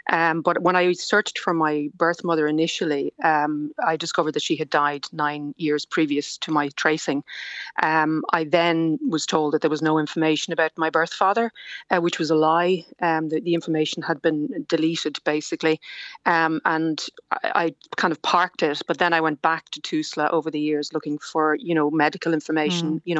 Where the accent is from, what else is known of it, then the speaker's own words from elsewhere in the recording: Cork, Munster, Ireland; I was told I was born in Dublin and then sent to Cork. And I used to play on the grounds of Bessborough, but I had no idea that I'd actually been born there.